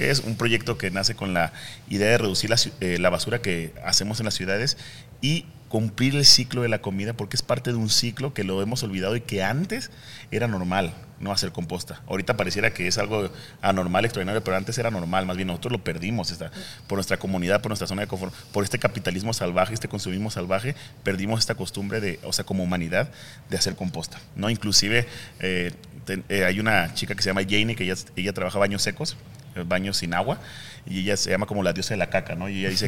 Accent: Mexico City, Mexico; now in Guadalajara, Mexico; yo soy de Ciudad de México, ahí estudié el seminario para teología

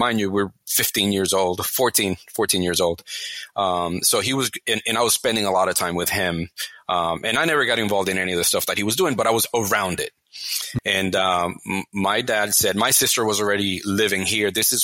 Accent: Puerto Rico; I'm from Puerto Rico. I did a whole series on Puerto Rican terrorist groups back in the 70s and 80s.

